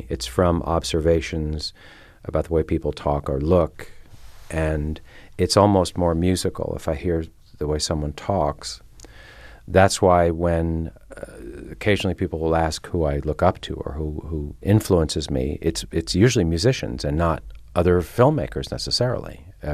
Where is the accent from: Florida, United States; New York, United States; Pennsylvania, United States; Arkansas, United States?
New York, United States; also born or lived in London; Yeah, I grew up mostly in New York, so a little bit in London, but no, not at all.